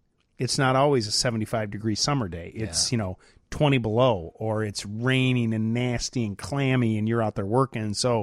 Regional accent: Chicago, Illinois, United States; And I'm from Chicago. So, I mean, I just sort of show up and I keep my head down and I do my thing and I leave.

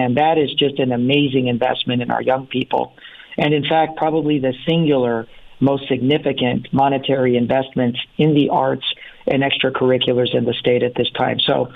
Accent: Phoenix, Arizona, United States; That's my hometown team, and I'm a diehard Suns fan since 5 years old. Remember going to the old Purple Palace on McDowell there at 19th Avenue and McDowell to watch the Suns with my dad.

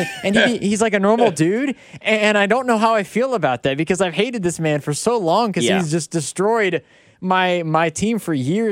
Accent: Indianapolis, Indiana, United States; So my mom, I'm from Indianapolis, and my mom is a Colts fan

